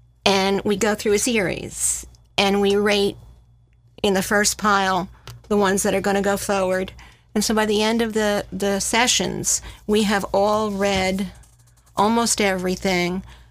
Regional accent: New Jersey, United States; Well, okay, first I'm from Jersey, so I come with attitude, okay? You know, and we have the shore.

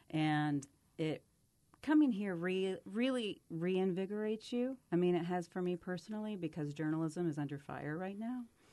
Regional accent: Alpine, Texas, United States; born there; My entire family is from the Marfa Alpine area, so I visited that area my whole childhood. In fact, I was born in Alpine

